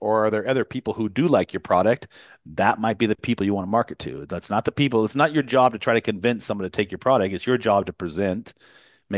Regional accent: Charlotte, North Carolina, United States; He's a real estate developer here in my hometown of Charlotte.

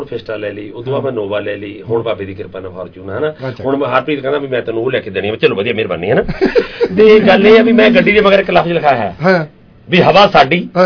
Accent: Punjab, India; ਜਿਹੜੀਆਂ ਪੁਰਾਣੀਆਂ ਸਾਡੀਆਂ ਮਾਈਆਂ ਸਾਡੇ ਬਜ਼ੁਰਗ ਨੇ ਅੱਜ ਵੀ ਉਹਨੂੰ ਨਮਸਕਾਰ ਕਰਕੇ ਲੰਘਦੇ ਉਹ ਮੇਰਾ ਪਿੰਡ ਹੈ

